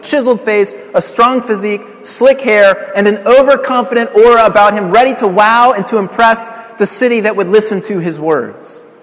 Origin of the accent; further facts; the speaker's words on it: Colorado, United States; such as we witnessed just this past week in a movie theater in Aurora, in my home state of Colorado